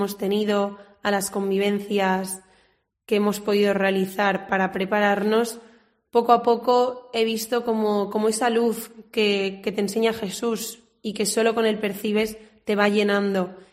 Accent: Valencia, Valencian Community, Spain; vengo de Valencia, como bien han dicho.

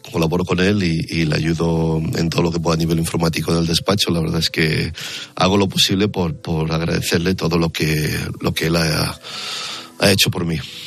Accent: Spain; Tú eres el gallego, me decían, ¿no? Y decía, sí, soy de España.

